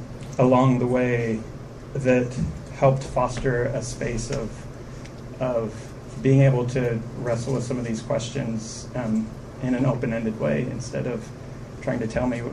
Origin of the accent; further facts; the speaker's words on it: Sandy, Utah, United States; as a Mormon boy growing up in Sandy in the 80s, that wasn't something I identified with either.